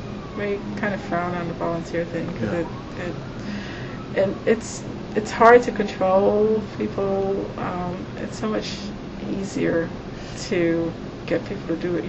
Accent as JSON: {"language": "English", "town": "New York City", "region": "New York", "country": "United States", "tie": "born or raised there", "said": "I mean, I grew up in Harlem, but I haven't lived here for a very long time."}